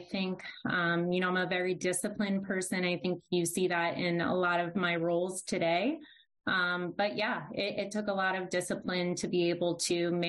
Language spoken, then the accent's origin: English; New Jersey, United States; Jersey Shore, one of two. I'm the youngest.